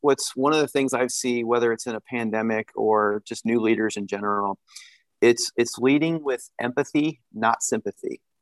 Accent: Midwest, United States; I've moved several times. I'm from the Midwest. And from my time at CVS, I went from Indianapolis to Charlotte.

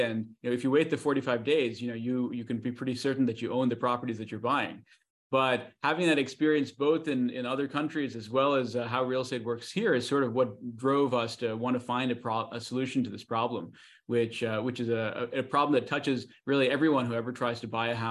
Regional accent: New York, United States; Sure. I grew up in New York. I was the kid of immigrant parents here.

